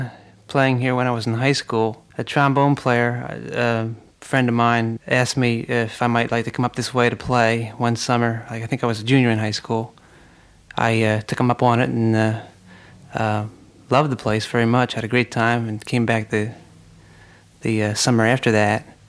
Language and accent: English; Trenton, New Jersey, United States; I grew up in the urban area. I'm from Trenton, New Jersey.